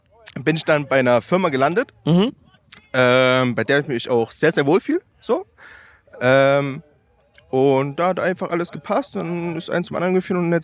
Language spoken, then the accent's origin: German; Saxony, Germany; Bautzen ist da und ich komme quasi unten aus der Pfote.